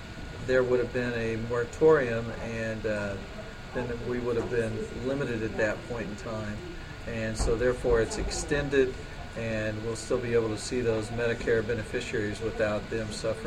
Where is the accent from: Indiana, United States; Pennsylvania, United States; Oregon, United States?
Indiana, United States; accent: Southern Indiana; Thanks, Jeff, and I get my accent from Southern Indiana, if you didn't notice.